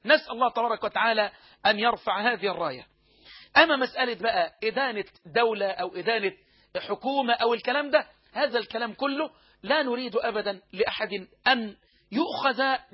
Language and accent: Arabic; Egypt; هي نقابة الأطباء عندنا في مصر